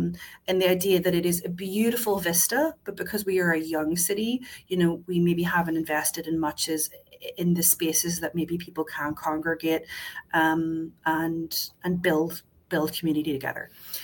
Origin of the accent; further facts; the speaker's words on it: Ireland; now in Vancouver, Canada; I grew up in Ireland, you know, like, I'm used to a totally different ancient country